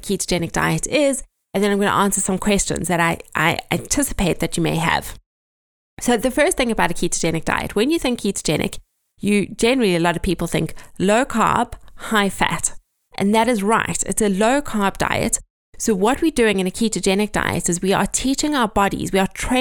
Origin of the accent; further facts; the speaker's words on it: South Africa; moved away as an adult; now in England, United Kingdom; I live in the south coast of England. We are originally from South Africa, but moved to England about 10 years ago.